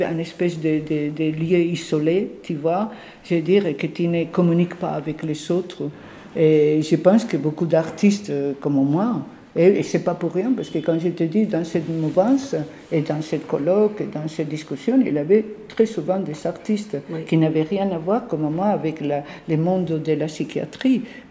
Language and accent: French; Spain; now in France; je m'intéressais à ça d'abord parce que j'étais en France, je venais d'Espagne